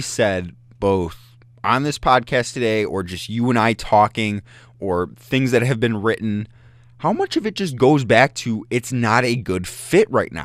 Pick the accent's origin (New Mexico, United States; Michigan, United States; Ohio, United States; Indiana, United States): Ohio, United States; Cleveland; Correct. Born and raised in Cleveland, went to college in the greater Cleveland area.